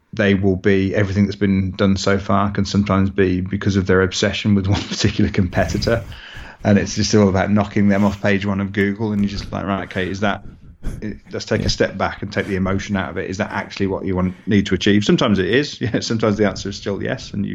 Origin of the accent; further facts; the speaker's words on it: Birmingham, West Midlands, United Kingdom; now in Huddersfield, United Kingdom; So I'm from Birmingham originally. My wife, I live up in Huddersfield nowadays